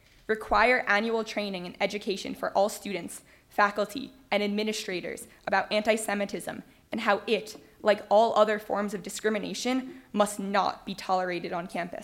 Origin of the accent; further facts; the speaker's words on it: New Jersey, United States; I'm a senior from New Jersey, majoring in animal sciences, minoring in social work